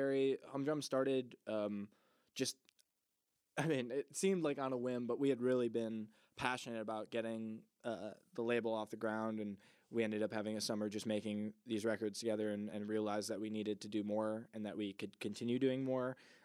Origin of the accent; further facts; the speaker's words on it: Chicago, Illinois, United States; now in Bloomington, United States; I grew up in Chicago, Chicagoland area, ended up being a part of the music scene over there as a teenager